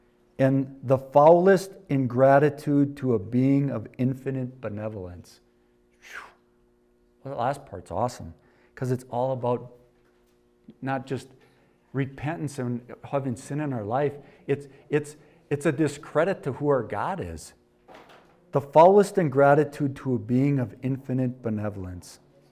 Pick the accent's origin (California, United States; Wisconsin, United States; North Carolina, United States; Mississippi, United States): Wisconsin, United States; born there; also born or lived in Minnesota; I said, I was born in Wisconsin, lived in Minnesota.